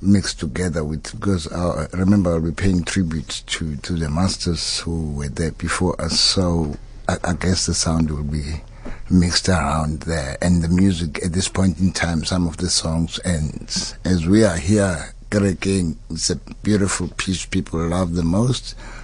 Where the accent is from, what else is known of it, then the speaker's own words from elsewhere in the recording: Cape Town, Western Cape, South Africa; I'm from Cape Town